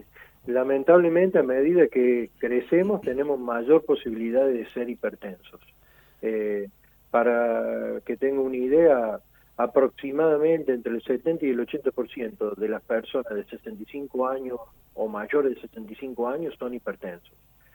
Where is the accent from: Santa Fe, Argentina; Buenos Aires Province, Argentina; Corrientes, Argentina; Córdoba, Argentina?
Córdoba, Argentina; Charras; now in San Luis, Argentina; Yo soy cordobés y soy del sur de la provincia de Córdoba, de un pueblito chiquito a 20 kilómetros de Río Cuarto que se llama Charras.